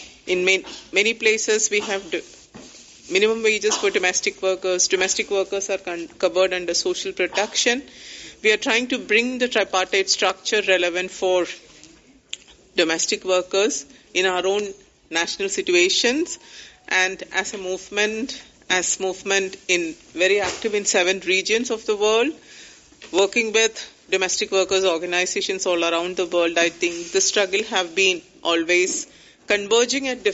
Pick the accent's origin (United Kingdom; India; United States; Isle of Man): India; I'm the executive member of committee member of ITWF representing Asia, and I'm from India